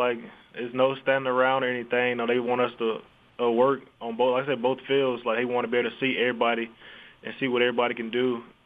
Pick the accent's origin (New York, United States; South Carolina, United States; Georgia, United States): South Carolina, United States; Rock Hill; Rock Hill, South Carolina.